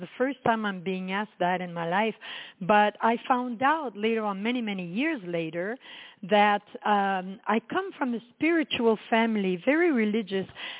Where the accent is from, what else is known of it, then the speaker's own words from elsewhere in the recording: Quebec City, Quebec, Canada; I was born in Quebec City in Canada, in the province of Quebec, for whoever listens from around the world. And I was born in Quebec City, raised in a family of 12.